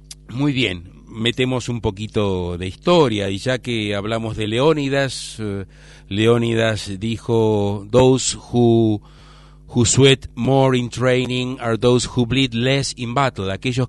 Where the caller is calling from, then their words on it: Santa Cruz de la Sierra, Santa Cruz, Bolivia; Sí, desde Santa Cruz de la Sierra, y creo que tengo que despedirme, ¿no?